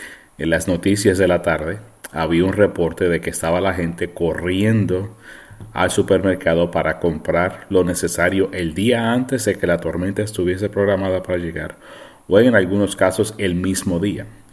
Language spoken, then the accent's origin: Spanish; Puerto Rico; yo soy nacido en la isla de Puerto Rico. Soy boricua. Y creciendo en una isla tropical, el pasar por las tormentas tropicales y los huracanes era parte de mi forma de vida.